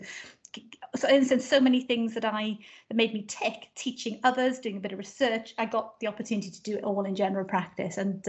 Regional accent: Wales, United Kingdom; accent: Welsh; I'm from South Wales, and so I've got this Welsh accent.

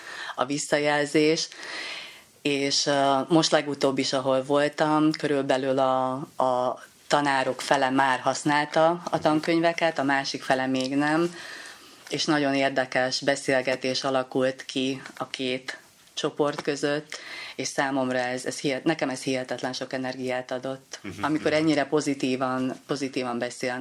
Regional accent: Hungary; de magyarok vagyunk, tehát ennyi

